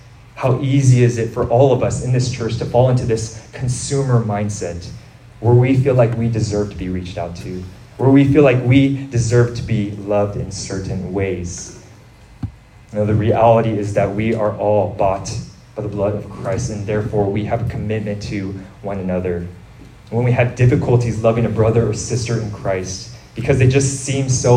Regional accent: Stockton, California, United States; Growing up in Stockton, there's a large Filipino population in the area I'm from.

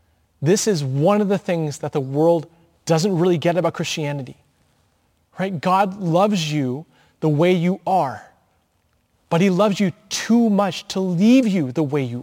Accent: San Francisco, California, United States; I am from San Francisco, so therefore I am a San Francisco Giants fan.

